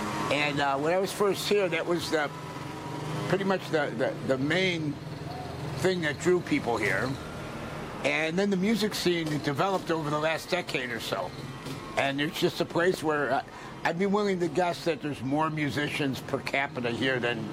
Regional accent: Buffalo, New York, United States; Buffalo, New York.

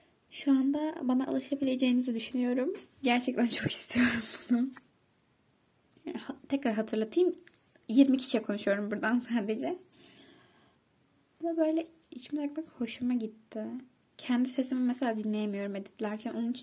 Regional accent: Istanbul, Turkey; İstanbul benim doğduğum, büyüdüğüm yer

